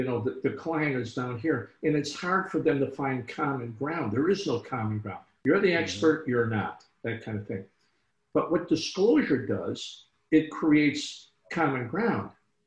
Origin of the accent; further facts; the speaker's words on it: Cicero, Illinois, United States; I grew up in Chicago, Illinois. Suburb of rather Cicero, Illinois, suburb of Chicago, big Polish Catholic Lithuania neighborhood.